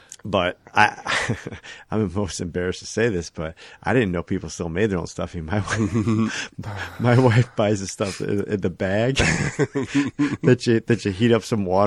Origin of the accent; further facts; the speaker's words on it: Buffalo, New York, United States; Well, I'm from Buffalo. We do wings.